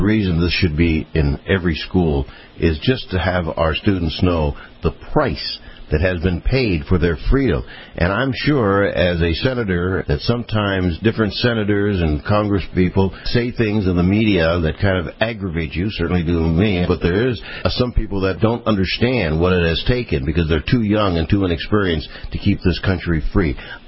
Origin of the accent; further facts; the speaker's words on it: Florida, United States; And even though I am from Florida, when I come to Washington, can I visit you?